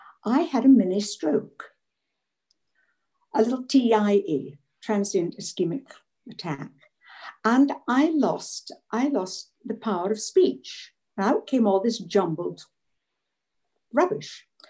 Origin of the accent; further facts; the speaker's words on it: Scotland, United Kingdom; now in England; I'd like to introduce myself. I'm a Scot living just outside London